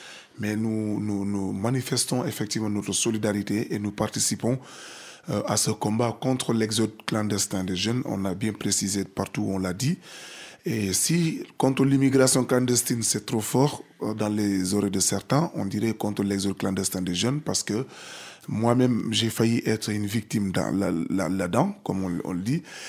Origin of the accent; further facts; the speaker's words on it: Casamance, Senegal; c'est qu'on est dans les actes chez nous, au Sénégal, en Casamance